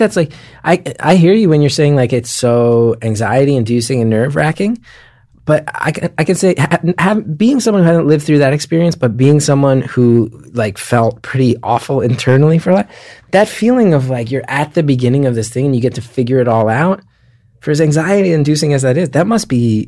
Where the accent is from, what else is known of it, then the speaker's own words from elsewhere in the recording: New Jersey, United States; it's part of growing up in Jersey back then.